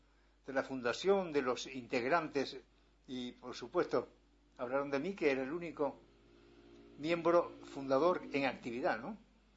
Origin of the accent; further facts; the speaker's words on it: Santiago de Compostela, Galicia, Spain; born there; a pesar de que yo nací en Santiago de Compostela